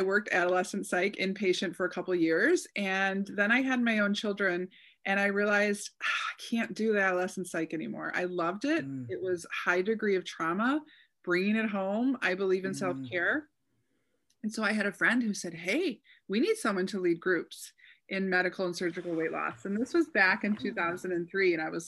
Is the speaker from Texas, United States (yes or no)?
no; Detroit, Michigan, United States; So I grew up in the Detroit area